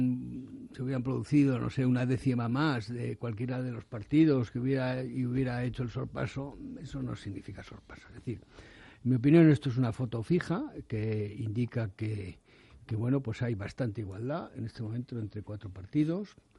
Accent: Madrid, Community of Madrid, Spain; Y bueno, yo toda mi juventud, hasta que me casé, pues viví en Madrid. Y yo nací en Madrid y me considero majariego y madrileño.

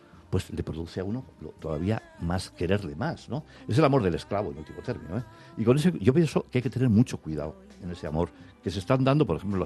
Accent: Portugalete, Basque Country, Spain; yo tengo amigos de donde nací, en Portugalete, que para mí son como hermanos.

